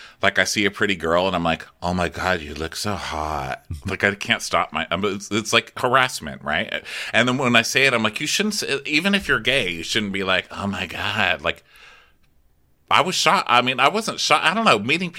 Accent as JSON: {"language": "English", "town": "El Paso", "region": "Texas", "country": "United States", "said": "I'm from El Paso, Texas, okay? I know my chili."}